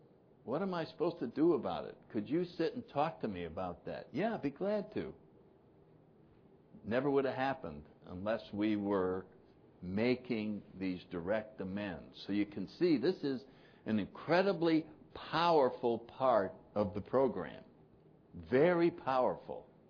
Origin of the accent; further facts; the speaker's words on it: New England, United States; I came from New England.